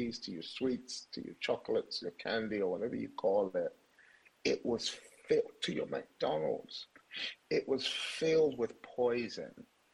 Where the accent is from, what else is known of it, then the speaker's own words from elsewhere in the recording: United Kingdom; moved away as an adult; now in United States; I'm from the United Kingdom. When I came to the US with my wife